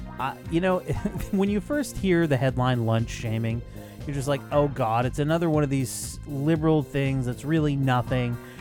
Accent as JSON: {"language": "English", "region": "Scotland", "country": "United Kingdom", "said": "because I'm Scottish"}